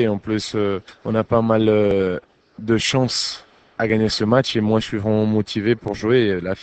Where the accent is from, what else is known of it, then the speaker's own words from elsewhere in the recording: Republic of the Congo; j'ai décidé de rentrer jouer avec mon pays d'origine, le Congo